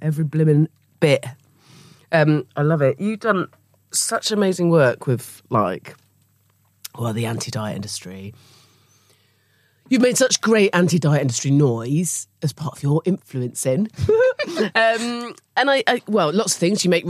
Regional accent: South West England, United Kingdom; Where I grew up in Dorset by the Sea

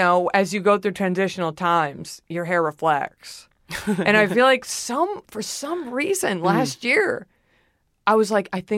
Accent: Dallas, Texas, United States; I'm from Dallas. We have a few ourselves.

